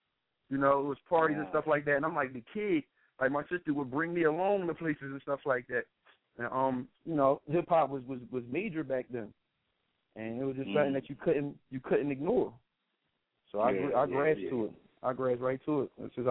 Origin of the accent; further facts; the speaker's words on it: Philadelphia, Pennsylvania, United States; All my people are in New York. You know what I'm saying? I'm from Philly or whatever, but New York is my second home.